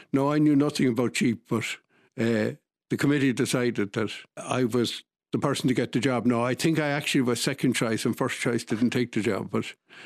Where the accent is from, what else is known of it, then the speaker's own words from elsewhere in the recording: Dublin, Leinster, Ireland; I grew up in Pembroke Park, which is Donnybrook, Ballsbridge area. I went to school in Mount Merion, so I passed RTE on my way to school over many, many years, and I went to college in UCD.